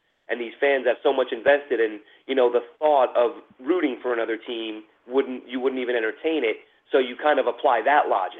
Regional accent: Bronx, New York, United States; I grew up in the Bronx. I grew up a Yankee fan.

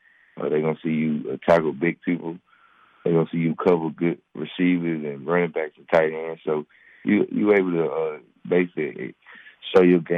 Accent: Horn Lake, Mississippi, United States; I'm from North Mississippi, from Horn Lake, Mississippi. Nobody from where I'm from got the chance to go to the draft.

